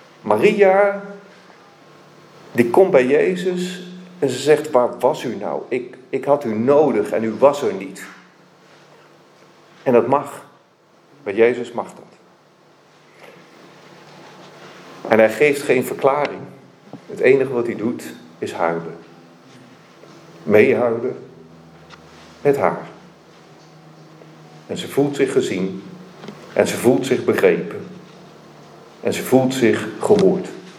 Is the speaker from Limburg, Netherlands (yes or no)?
yes; Weert, Limburg, Netherlands; Ik kom uit Weert natuurlijk, dat weten jullie, uit de gemeente daar.